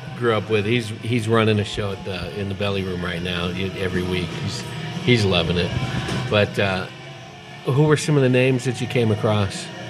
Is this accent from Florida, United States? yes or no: no; California, United States; I grew up in the San Francisco Bay Area, right outside of Oakland.